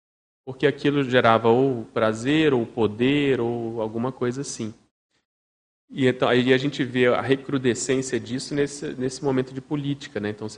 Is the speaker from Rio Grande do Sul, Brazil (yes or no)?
no; Brasília, Federal District, Brazil; Eu, como sou de Brasília, vejo muito caso, né?